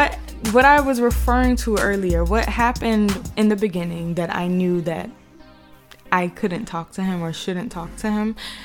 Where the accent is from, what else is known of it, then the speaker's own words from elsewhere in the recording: United States; I'm American. And this person is Jamaican, but my family's Jamaican. So I call myself Jamaican.